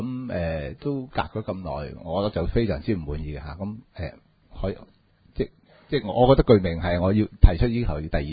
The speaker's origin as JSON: {"language": "Cantonese", "town": "Chaozhou", "region": "Guangdong", "country": "China", "said": "我申報我都係潮州人嚇，不過我唔係會員。"}